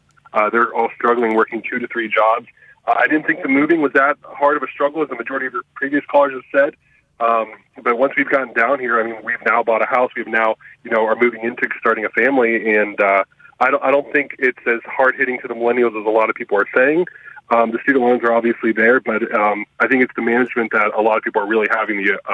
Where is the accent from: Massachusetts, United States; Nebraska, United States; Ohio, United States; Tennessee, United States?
Ohio, United States; Youngstown; moved away as an adult; now in Tampa, United States; I'm actually from the Rust Belt in Youngstown, Ohio, and I moved down to Tampa, Florida for this exact reason about most of the calls that you're talking about. I am a millennial. I am 26.